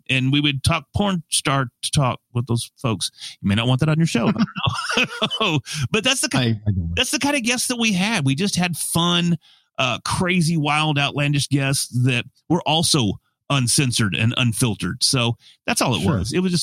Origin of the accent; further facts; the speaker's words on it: Texas, United States; accent: Texan; try my best not to sound Texan. Do I fail miserably?